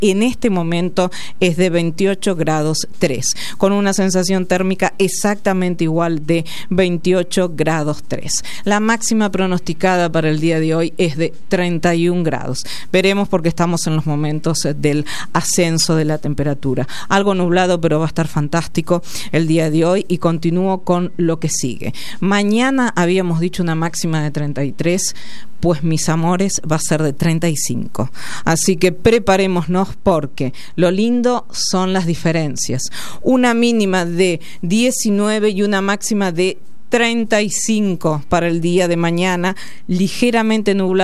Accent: Argentina

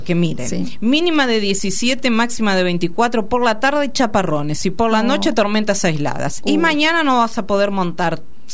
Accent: Carlos Casares, Buenos Aires Province, Argentina; Yo que soy de Carlos Casares, Estela, he montado

